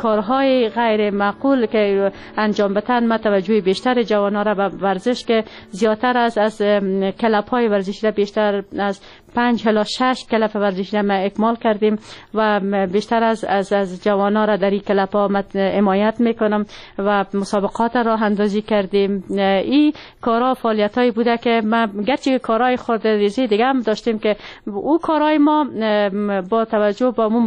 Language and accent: Persian; Siadan, Parwan, Afghanistan; also born or lived in Charikar; در ولایت پروان قریه سیادان متولد شدیم، در خانواده روشن فکر و تحصیلات ابتدایی خود در مکتب نمبر 2 شهر چاریکار و دوره لیسی خود در لیسی هور جلالی به پایان رساندیم